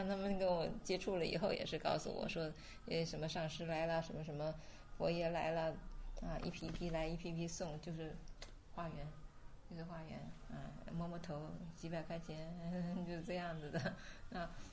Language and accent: Chinese; Taiwan; now in United States; 我生长在台湾。啊，生在台湾，长在台湾，所以我们从小就在佛法里头长大